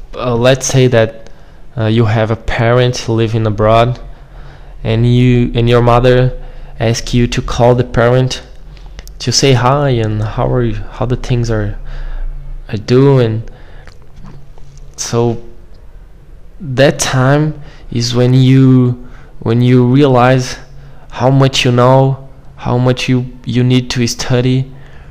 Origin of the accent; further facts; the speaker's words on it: Brazil; English is a second language; Because I'm a kind of lost here. I'm from Brazil.